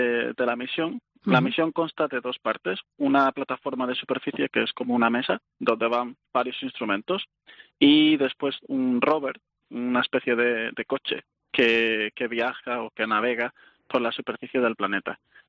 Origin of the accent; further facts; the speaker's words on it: Málaga, Andalusia, Spain; una experiencia bastante importante para mí, que vengo de Málaga